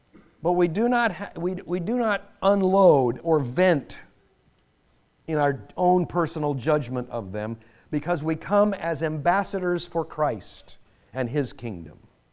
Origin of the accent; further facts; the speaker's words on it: United States; We do confess we are Americans, and the first foremost thing about being an American is that we are proud of ourselves.